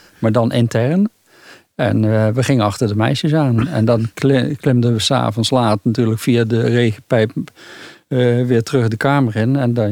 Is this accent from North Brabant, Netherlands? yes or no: yes; Bergen op Zoom, North Brabant, Netherlands; also born or lived in Halsteren, Netherlands; Wij woonden op de Halsterseweg. Toen nog net een stukje Halsteren. In 62 bij Bergen op Zoom gekomen.